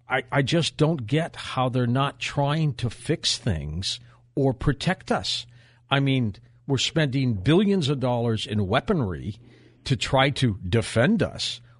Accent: Detroit, Michigan, United States; born there; I was born in Detroit.

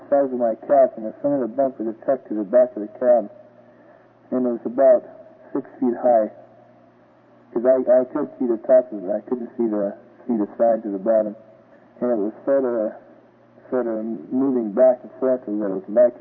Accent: Alberta, Canada; from Taborn in Alberta.

